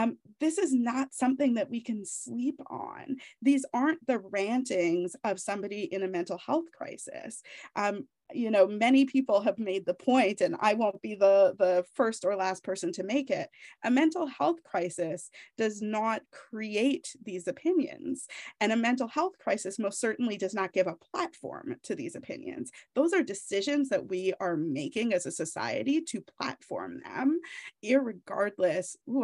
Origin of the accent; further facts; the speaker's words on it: Toronto, Ontario, Canada; close to my heart, or was close to my heart, I should say, from when he was a Toronto Blue Jay. That's my hometown.